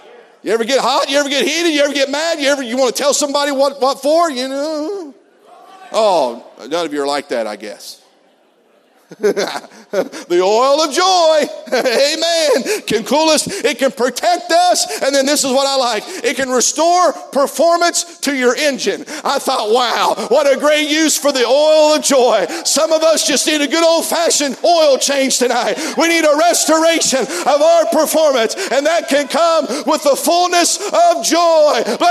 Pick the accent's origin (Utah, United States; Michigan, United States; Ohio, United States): Ohio, United States; And so for Motor Earl, I guess I am from Southern Ohio.